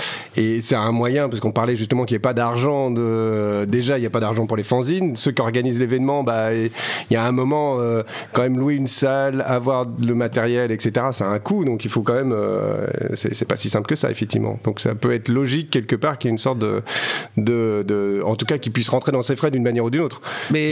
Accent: Nantes, Pays de la Loire, France; Je viens de Nantes il y a longtemps, mais voilà.

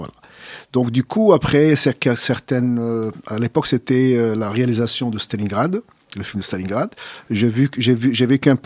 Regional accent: England, United Kingdom; French is a second language; moved away as an adult; now in Brussels, Belgium; Depuis 3 ans ici à Bruxelles. Je viens d'Angleterre. Toute ma vie, j'ai vécu en Angleterre.

